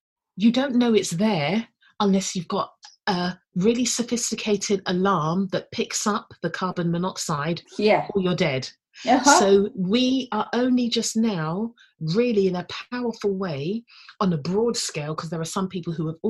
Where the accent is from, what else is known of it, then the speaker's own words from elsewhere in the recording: Ealing, London, United Kingdom; So growing up in Ealing Borough, there were lots of people of various different Asian backgrounds